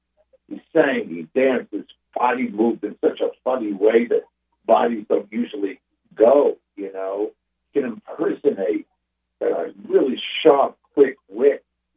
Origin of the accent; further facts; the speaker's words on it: New York, United States; But, you know, I'm a Jew from Long Island. He's a Jew from Long Island.